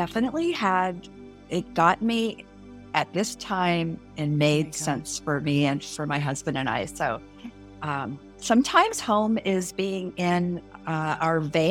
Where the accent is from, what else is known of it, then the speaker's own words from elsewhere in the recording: Midwest, United States; also born or lived in Florida; now in California, United States; I'm in a Midwestern girl. So I grew up in the Midwest, relocated to Florida, and then from there relocated to California. So I've been in California now for, 32 years.